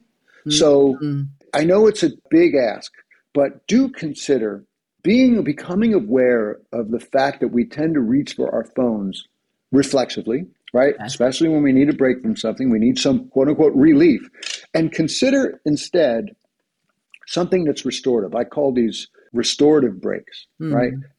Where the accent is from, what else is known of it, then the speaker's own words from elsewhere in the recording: New Jersey, United States; I'm from New Jersey